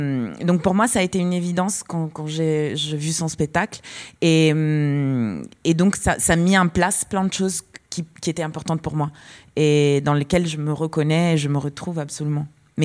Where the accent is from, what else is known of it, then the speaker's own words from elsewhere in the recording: Italy; French is a second language; est-ce que je peux, moi, en tant qu'Italienne, parler à des Français sur l'actualité française, européenne?